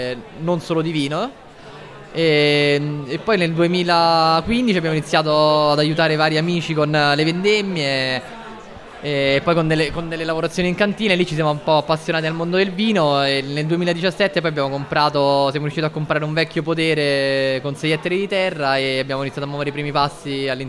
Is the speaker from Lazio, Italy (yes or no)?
yes; Rome, Lazio, Italy; Io sono cresciuto a Roma, proprio in questo quartiere